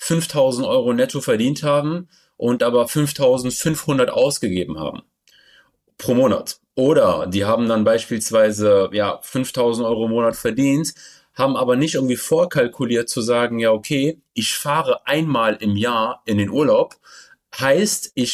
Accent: Düsseldorf, North Rhine-Westphalia, Germany; geboren, aufgewachsen in Düsseldorf

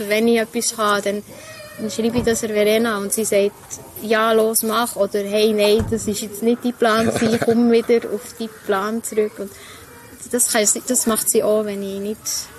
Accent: Langnau, Bern, Switzerland; Ich bin immer noch gerne Langnauerin. Wobei, ich bin ja in Gol aufgewachsen.

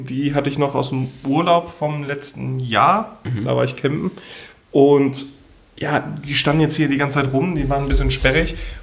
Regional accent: Germany; Und ich als Deutscher, ich kann das ja nicht zulassen.

